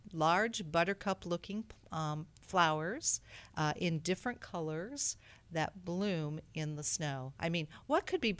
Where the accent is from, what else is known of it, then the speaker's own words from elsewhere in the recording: Ohio, United States; I grew up in Ohio. about an hour south of Cleveland in a rural area.